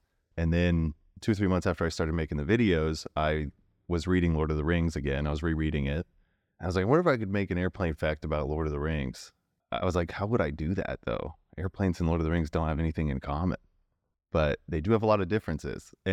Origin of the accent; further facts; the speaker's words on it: Colorado, United States; I love skiing. I grew up in Colorado.